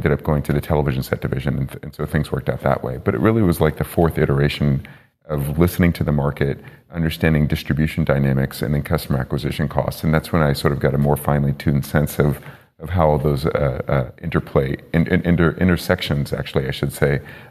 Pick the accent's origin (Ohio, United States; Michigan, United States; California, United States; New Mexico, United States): California, United States; So in my case, because I'm from the Bay Area, I was a fan of the Golden State Warriors